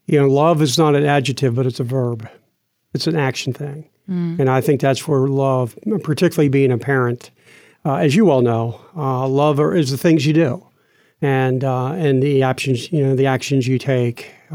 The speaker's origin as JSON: {"language": "English", "region": "Maryland", "country": "United States", "tie": "born or raised there", "said": "I grew up in the Maryland suburbs in Prince George's County and went to public schools there and eventually graduated from the University of Maryland."}